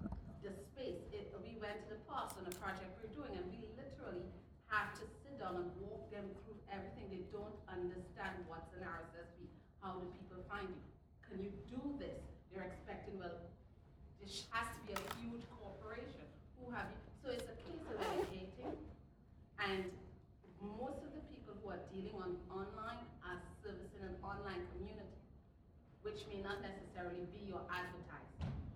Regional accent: Brooklyn, New York, United States; I'm from Brooklyn.

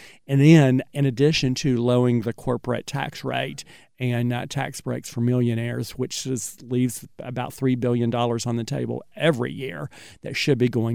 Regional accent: West Virginia, United States; moved away as an adult; I am from West Virginia, actually. I graduated in 1987 from Marshall University, taught 10 years there, never thought I would ever leave, and then I lost my job due to layoffs.

